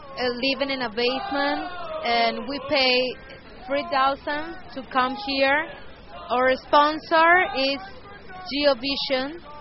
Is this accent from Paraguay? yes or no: yes; Paraguay; English is a second language; moved away as an adult; now in United States; from Paraguay. I'm come here for Culture Exchange, J-1 visa program.